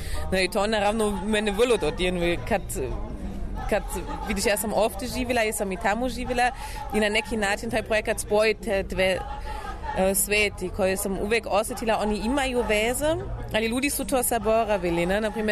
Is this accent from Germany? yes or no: yes; Leipzig, Saxony, Germany; Ja sam rođena u Leipzigu